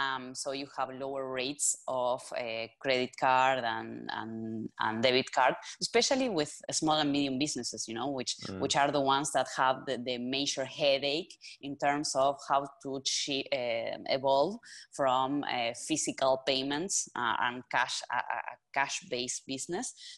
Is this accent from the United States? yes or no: no; Uruguay; and I am from Uruguay, that's down South America.